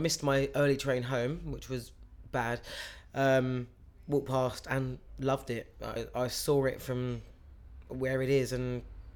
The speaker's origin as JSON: {"language": "English", "town": "Crawley", "region": "South East England", "country": "United Kingdom", "said": "date of birth 31st of January 1993, and I come from Crawley in West Sussex."}